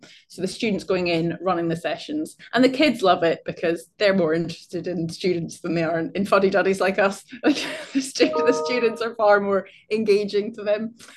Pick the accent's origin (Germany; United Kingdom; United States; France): United Kingdom; Scotland; As you said, I'm an associate professor at Warwick Law School. I'm obviously not from this part of the world. I'm originally Scottish